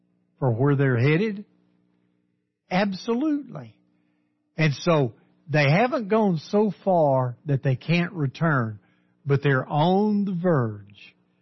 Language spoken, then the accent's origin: English; Texas, United States; I remember growing up in West Texas. We had a farmer there one year.